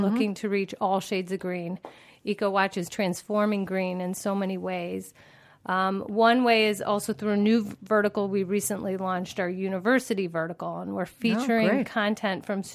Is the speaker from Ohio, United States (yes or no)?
yes; Cleveland, Ohio, United States; So I graduated college, went back to my hometown of Cleveland, launched a newspaper called Affinity